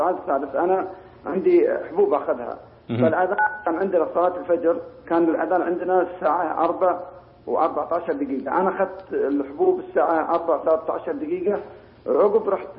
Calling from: Qatar; عندنا في قطر.

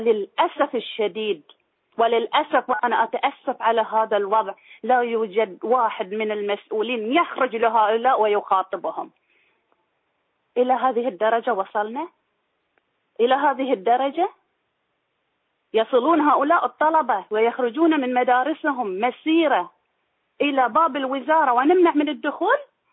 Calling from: Bahrain; ارجع واقول اللي صار عندنا في البحرين شيء لا يصدقه العقل

